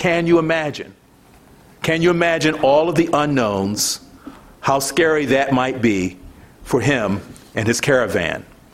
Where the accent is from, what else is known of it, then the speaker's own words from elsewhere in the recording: Baltimore, Maryland, United States; Now, I grew up in Baltimore, and that's not a good thing to do.